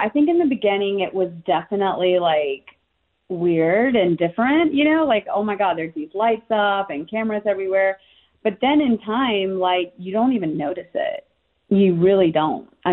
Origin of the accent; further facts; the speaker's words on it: the South, United States; I mean, growing up in the South, I mean, I had to deal with both cultures.